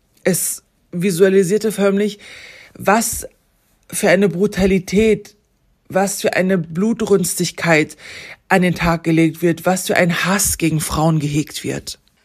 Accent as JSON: {"language": "German", "country": "Iran", "said": "Allerhöchstens auf Grundlage dessen, dass ich als Iranerin imstande war, aktuelle Berichte darüber zu lesen"}